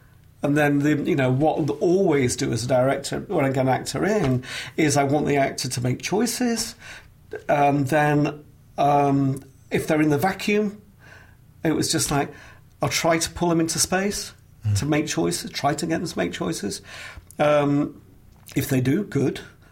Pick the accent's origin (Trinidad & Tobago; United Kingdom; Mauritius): United Kingdom; England; now in United States; So I'm English. I talk in a certain way.